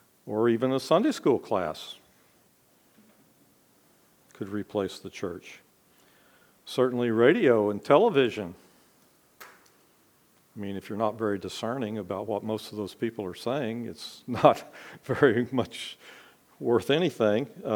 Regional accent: Austin, Texas, United States; Well, I grew up down in the University of Texas in Austin before it was the University of Texas at Austin.

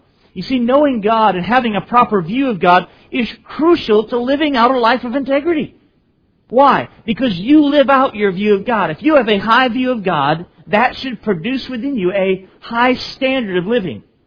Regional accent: Bangor, Maine, United States; the facts of my life that I grew up in Bangor, Maine, that I was in the Navy 5 years

